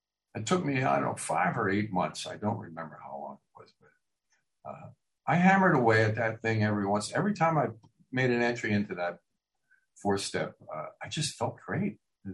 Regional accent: Pennsylvania, United States; I went home to Pennsylvania to where I'm come from Eastern Pennsylvania.

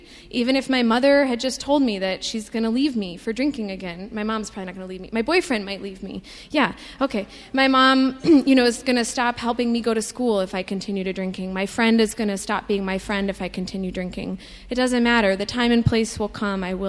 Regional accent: California, United States; I grew up in California with my friends.

